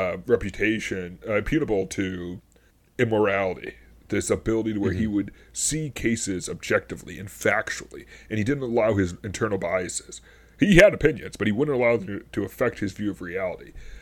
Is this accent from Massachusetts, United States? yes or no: yes; Massachusetts, United States; Worcester's actually like way closer to the east, but because I'm from Eastern Massachusetts, everything west of Boston is Western Massachusetts.